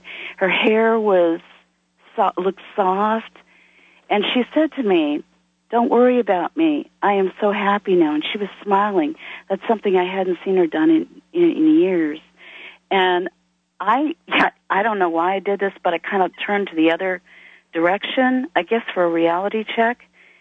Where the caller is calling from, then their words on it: Jonesboro, Arkansas, United States; I'm calling from Jonesboro, Arkansas.